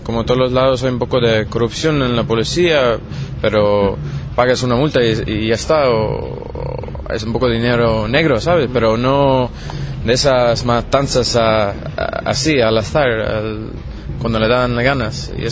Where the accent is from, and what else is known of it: Ireland; Spanish is a second language